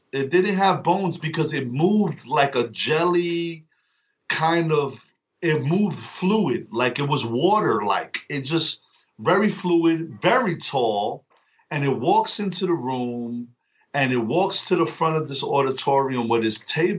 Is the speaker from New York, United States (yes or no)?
yes; Bronx, New York, United States; I was telling her I was from the Bronx.